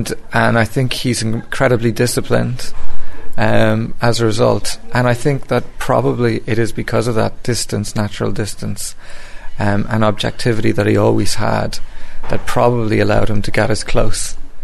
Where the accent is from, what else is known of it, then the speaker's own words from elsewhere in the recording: Ireland; I'm just an Irish co-producer on these projects.